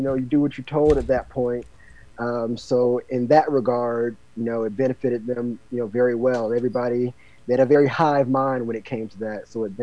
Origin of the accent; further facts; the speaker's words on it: Florida, United States; moved away as an adult; now in China; I was born and raised in the Space Coast. I went to Satellite High School. I also went to Bayside High School.